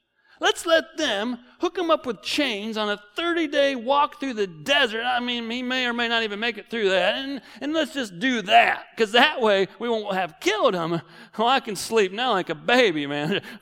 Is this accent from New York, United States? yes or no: no; Wisconsin, United States; born there; I'm a huge Green Bay Packers fan because I was born in Wisconsin.